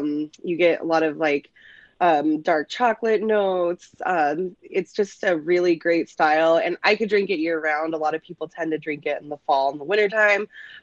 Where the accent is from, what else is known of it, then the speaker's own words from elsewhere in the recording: California, United States; I'm from California, so cold weather for me is like I'm inside.